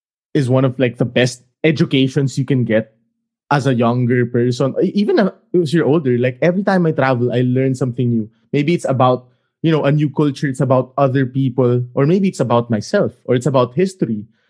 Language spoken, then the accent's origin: English; Philippines; So I'm starting to miss the Philippines now that we're talking about my home country a lot.